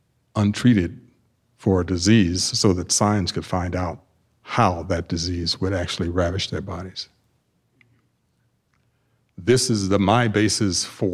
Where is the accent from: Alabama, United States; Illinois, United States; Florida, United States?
Alabama, United States; Tuskegee; This is important to me because I grew up, basically because I grew up in Tuskegee, Alabama, the Deep South.